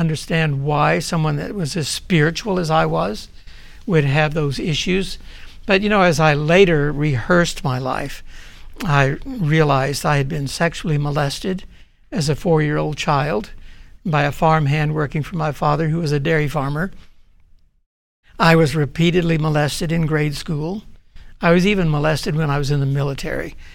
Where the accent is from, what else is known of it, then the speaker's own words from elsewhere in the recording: the South, United States; I was born and raised in the South.